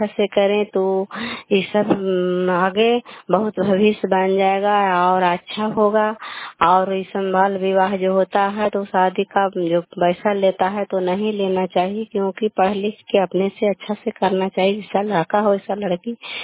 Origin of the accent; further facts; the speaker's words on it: Kalyanpur, Bihar, India; घर कल्याणपुर वाली बेलछी पंचायत प्रखंड चंदी जिला नालंदा का निवासी हूँ।